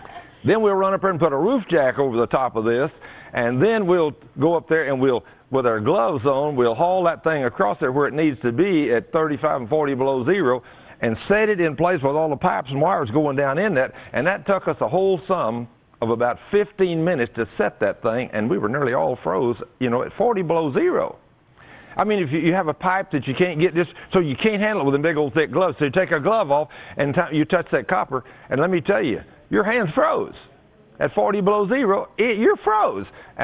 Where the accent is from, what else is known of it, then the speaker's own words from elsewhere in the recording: Texas, United States; I was raised in Texas, and I like warm weather.